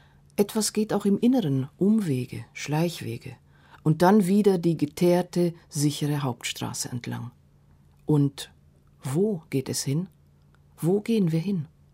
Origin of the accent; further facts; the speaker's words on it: Transylvania, Romania; Mit meinen Kindern reiste ich nach Siebenbürgen, in das Dorf und die Stadt meiner Kindheit, um ihnen zu zeigen, wo ich herkomme.